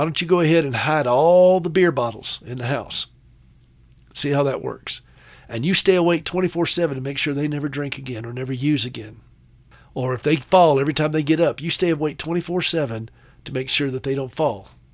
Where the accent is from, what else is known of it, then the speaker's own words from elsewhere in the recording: the South, United States; accent: Southern; It's hard with my Southern accent to hear that.